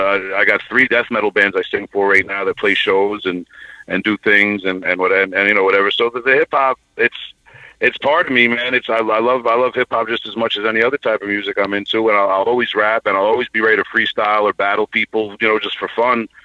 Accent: Long Island, New York, United States; Just I'm from Long Island, New York. Hip-hop is, huge out here, obviously.

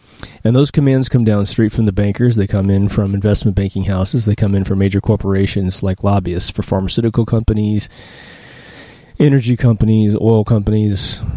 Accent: Kansas, United States; I grew up in cowboy land, okay? I grew up in Kansas. My family was extremely embedded into Kansas, right?

